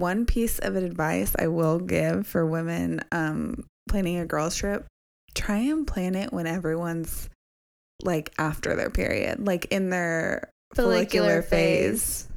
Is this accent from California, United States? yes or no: yes; San Diego, California, United States; We're all from San Diego.